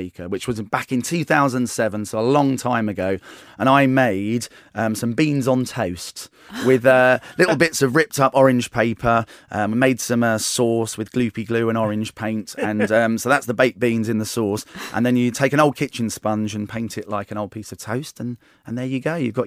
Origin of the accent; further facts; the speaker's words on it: Gillingham, South East England, United Kingdom; I grew up in Medway, in Gillingham, loving children's TV and loving radio.